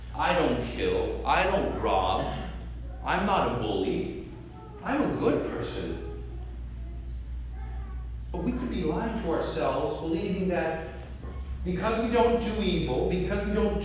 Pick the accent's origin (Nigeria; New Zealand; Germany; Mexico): Mexico; now in San Antonio, United States; I'm a seminarian from Mexico studying in the Archdiocese of San Antonio.